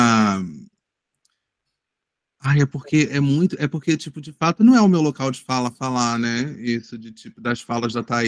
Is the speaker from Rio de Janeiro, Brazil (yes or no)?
yes; Rio de Janeiro, Brazil; now in Niterói, Brazil; eu sou carioca que vim pra Niterói.